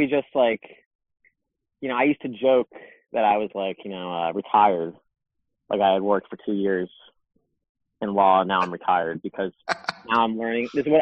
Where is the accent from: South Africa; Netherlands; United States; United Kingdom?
United States; something about growing up in America and especially in our demographic